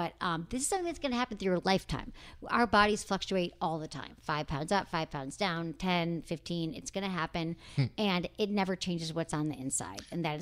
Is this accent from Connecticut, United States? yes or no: yes; Connecticut, United States; I'm 19 from Connecticut, and I have a boyfriend who's from New York.